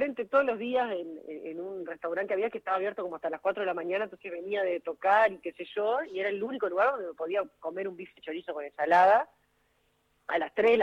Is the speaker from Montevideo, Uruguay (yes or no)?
no; Paysandú, Uruguay; born there; Soy re rioplatense, re, mirá todo con R, pero en realidad yo nací en Paysandú.